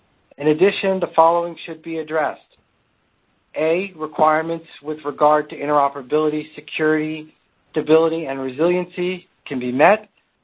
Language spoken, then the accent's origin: English; New York, United States; I'm originally from New York, so I tend to talk very quickly.